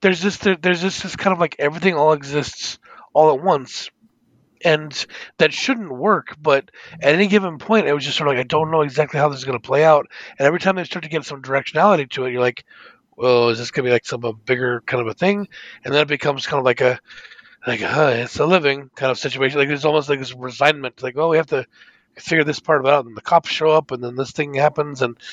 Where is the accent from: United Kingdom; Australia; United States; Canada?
Australia; it's because we're Australian.